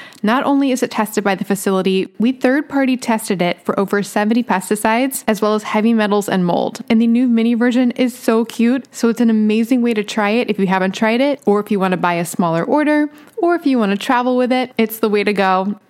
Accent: the South, United States; How did I miss that growing up in the South?

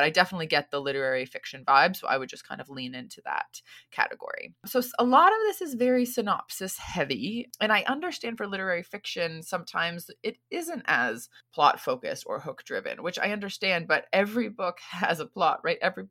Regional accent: United States; now in Singapore; I am an American living in Singapore

